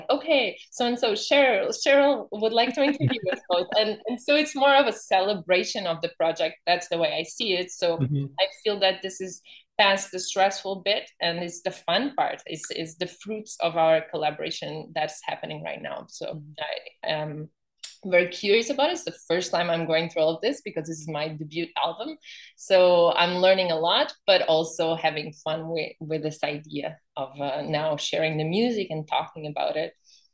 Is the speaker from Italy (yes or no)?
no; Portugal; English is a second language; now in Canada; because I'm from Portugal in Europe, and that's like would be at least six countries away from each other, right?